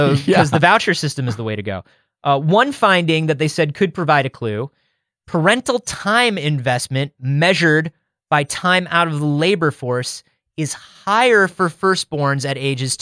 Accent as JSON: {"language": "English", "region": "Florida", "country": "United States", "tie": "born or raised there", "said": "I grew up in Florida. I looked dumb until, once again, I was 25 years old."}